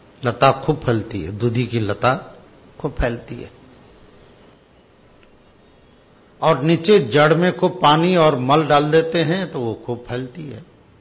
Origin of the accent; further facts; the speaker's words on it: Gujarat, India; बोलते हैं ना हम लोग गुजराती लोग, भोपला बोलते हो